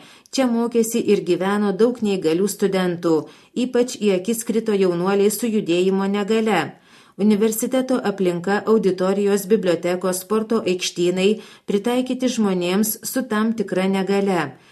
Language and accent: Lithuanian; Klaipėda, Klaipėda County, Lithuania; Esu klaipėdietė, šitas miestas man patinka.